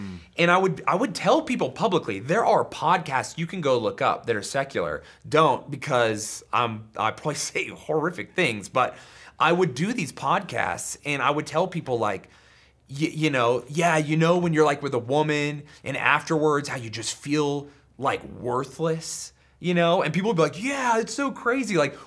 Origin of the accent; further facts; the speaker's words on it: Utah, United States; because again, I grew up in Utah, conservative groups